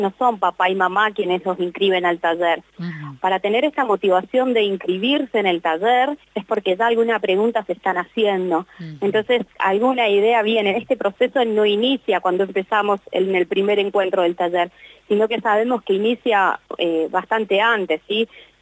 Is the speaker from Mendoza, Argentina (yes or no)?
yes; Mendoza, Argentina; moved away; yo soy traída, no soy nacida aquí, pero en Mendoza, en mi provincia